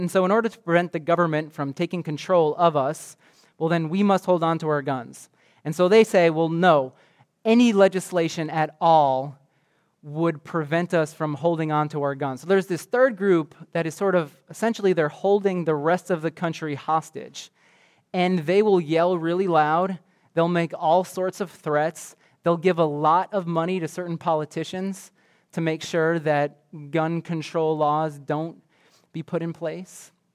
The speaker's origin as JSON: {"language": "English", "region": "New York", "country": "United States", "tie": "born or raised there", "said": "And I grew up in Westchester County, so I never hunted in my life."}